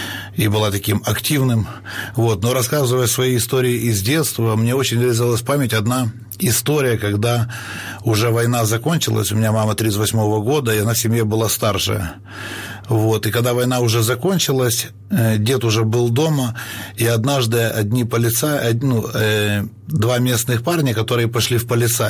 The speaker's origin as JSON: {"language": "Russian", "town": "Khmelnytskyi", "region": "Khmelnytskyi Oblast", "country": "Ukraine", "tie": "born or raised there", "moved": "yes", "lives_now": "Moscow, Russia", "said": "Было время, уехал, я сам родом из Хмельницкого, уехали в Москву с единомышленниками."}